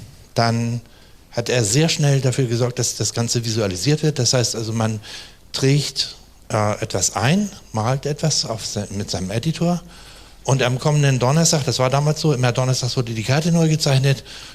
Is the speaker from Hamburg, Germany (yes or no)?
yes; Hamburg, Germany; ich komme aus Hamburg, bin vom Beruf Vermessungsingenieur